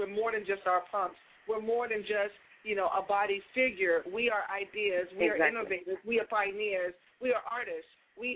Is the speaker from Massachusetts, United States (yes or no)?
yes; Boston, Massachusetts, United States; I'm actually from Boston